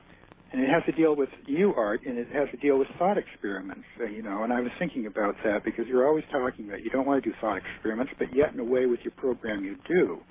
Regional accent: Kansas, United States; I grew up in Kansas listening to soul music.

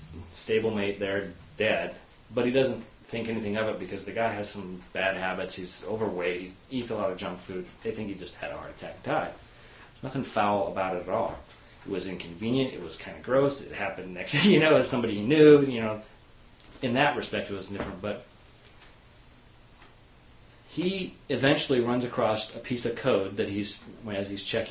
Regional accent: Boise, Idaho, United States; this is set in my hometown, Boise, Idaho.

